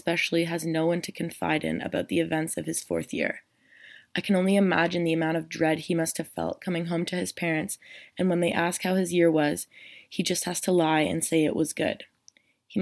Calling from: Ontario, Canada; I'm from Ontario

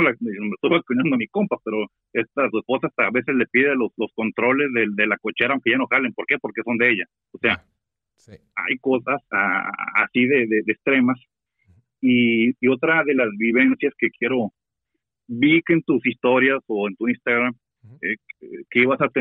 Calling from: Monterrey, Nuevo León, Mexico; De Monterrey.

